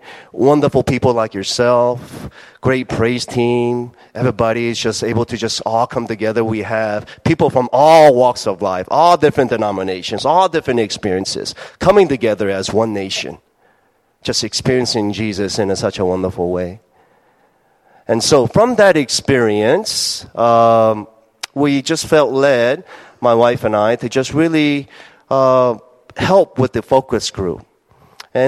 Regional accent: the South, United States; now in South Korea; And because even in the U.S., although I'm an American citizen, although I love America, we were always the minority, especially growing up in the South.

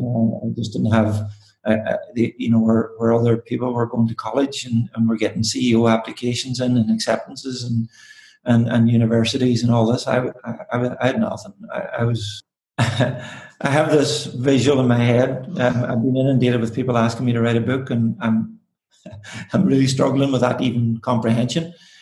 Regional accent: Ulster, Ireland; growing up in Donegal, he's your best friend and arch enemy at the same time

